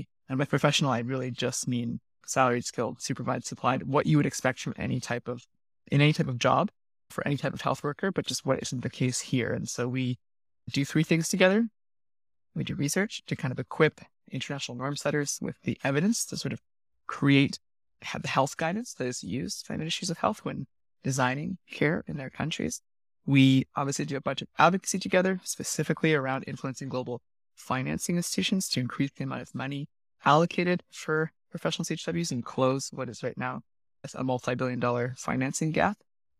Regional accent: Canada; moved away as an adult; I grew up in Canada where health was a right. And then suddenly, at 18 years old, I found myself living in a country unnamed, but right next door

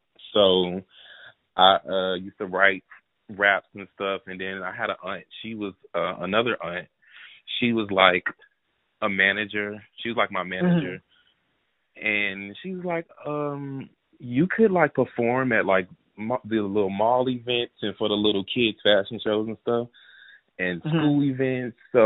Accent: Houston, Texas, United States; I'm from Houston, Texas

